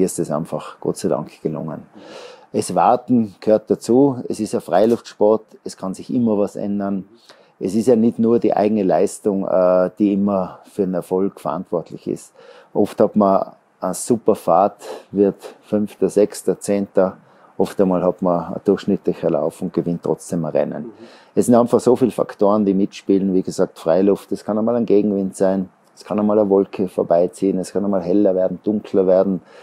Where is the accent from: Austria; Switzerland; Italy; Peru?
Austria; Die Streif zu gewinnen als Österreicher ist ein Muss